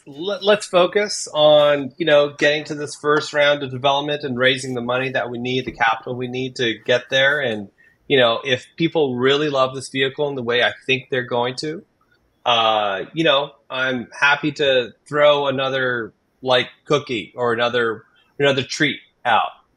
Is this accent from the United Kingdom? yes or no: no; Oregon, United States; I came from Oregon. I grew up with off-road stuff for wheeling